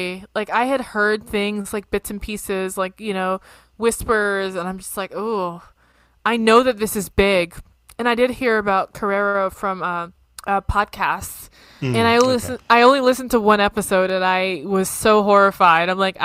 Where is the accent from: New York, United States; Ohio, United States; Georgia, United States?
Ohio, United States; because I am from the Florida of the Midwest. And there's a lot of really awful things happening in Ohio right now.